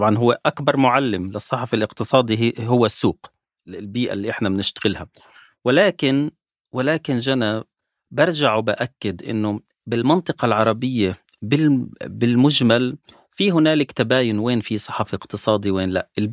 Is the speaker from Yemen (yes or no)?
no; Palestine; طب 400 جنيه عندنا بفلسطين يعني 12 دولار 13 دولار